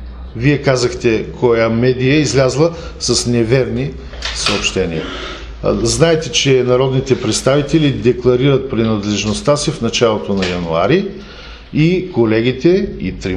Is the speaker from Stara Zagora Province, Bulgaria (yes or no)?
yes; Stara Zagora, Stara Zagora Province, Bulgaria; born there; аз съм роден в Стара Загора и роднини в Карлово нямам.